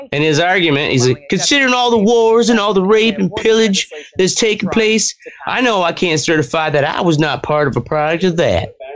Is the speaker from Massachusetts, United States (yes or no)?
no; Wisconsin, United States; Yeah, but I grew up right across in Wisconsin, but we go to Dubuque, Iowa all the time.